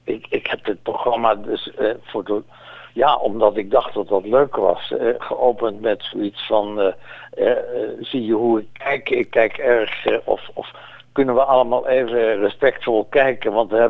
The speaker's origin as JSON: {"language": "Dutch", "town": "Leiden", "region": "South Holland", "country": "Netherlands", "said": "Maar dat doen alleen de Groningers en ik kom uit Leiden. Dus ik sprak een ander Nederlands."}